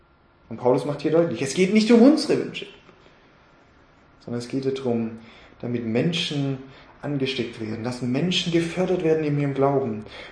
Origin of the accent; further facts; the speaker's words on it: Baden-Württemberg, Germany; Man hat ja als Schwabe so ein bisschen auch so Vorstellungen, Schaffer und Häuslebau, ja? Ja. Jetzt komme ich von der Alp